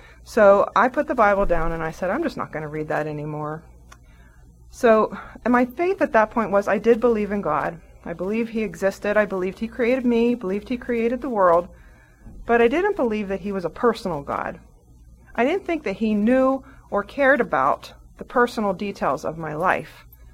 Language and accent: English; Plum, Pennsylvania, United States; I was raised Methodist, and I grew up in Plumborough, which is an eastern suburb of Pittsburgh.